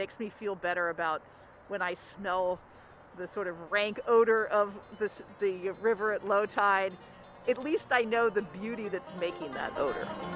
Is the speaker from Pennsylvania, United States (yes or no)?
yes; Philadelphia, Pennsylvania, United States; I grew up right along in Fairmount Park on the Wissahickon.